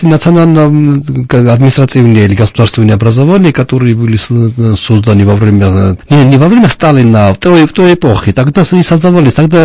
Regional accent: Georgia; Но мы, грузины, очень, как и армяне, азербайджанцы, я уверен в этом, мы очень щепетильно

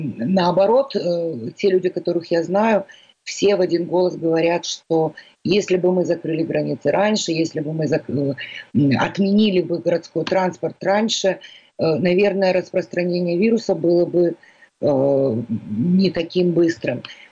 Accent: Odesa, Odesa Oblast, Ukraine; как это у нас, я же одесситка, вся Одесса очень велика

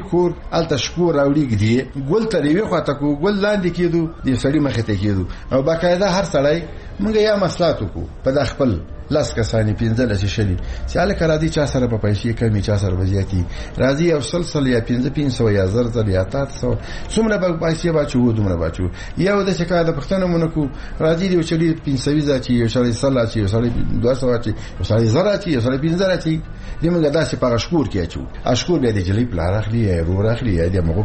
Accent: Logar, Afghanistan; موږ د لوګر دی خلکو

